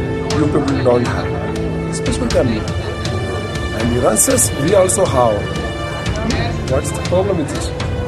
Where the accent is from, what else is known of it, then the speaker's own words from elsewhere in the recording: India; English is a second language; I'm from India.